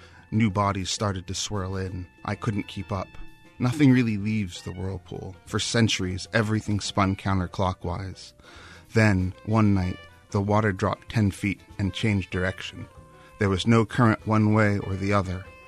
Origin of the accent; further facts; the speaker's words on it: Niagara Falls, New York, United States; I grew up just outside of Niagara Falls, and I watched a city die over the course of a couple decades.